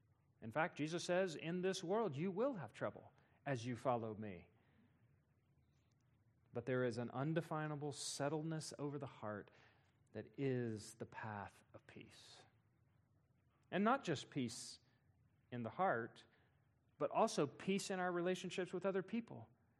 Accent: Noonday, Texas, United States; born there; I was born in Noonday, Texas.

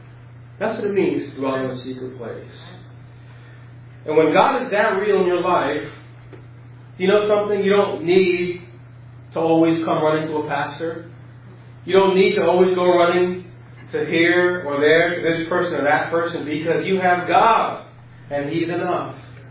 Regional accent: Elmont, New York, United States; Now, obviously, I grew up here in Elmont, and I remember the first few weeks, there was that feeling of being homesick.

